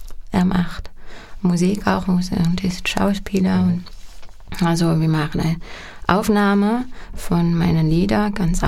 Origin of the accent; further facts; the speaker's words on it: Amsterdam, North Holland, Netherlands; Ich komme aus Amsterdam.